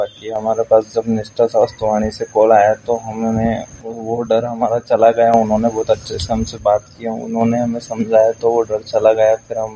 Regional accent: Hariyali, India; और मैं ग्राम हरियाली से हूँ।

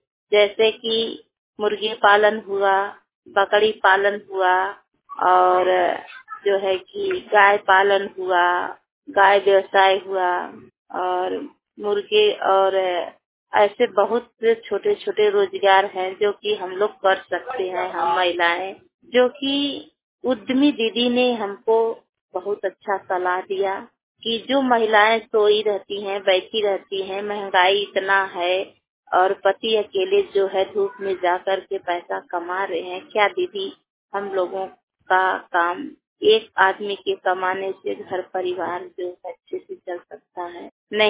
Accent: Narsua, India; और मैं जो है कि नरसुआ गांव की रहने वाली हूँ।

